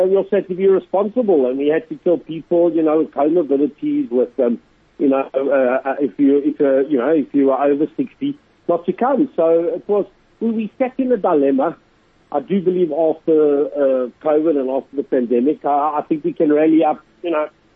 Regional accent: South Africa; I'm a full-blown South African. My heritage comes from Lithuania.

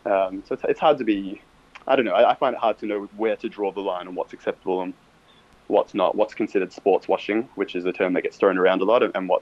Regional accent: Melbourne, Victoria, Australia; Look, I grew up in Melbourne, Australia

